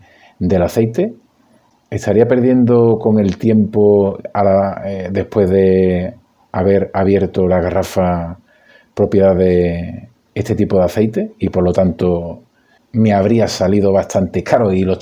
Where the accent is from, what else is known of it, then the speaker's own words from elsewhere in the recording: Spain; ya sabes que yo soy español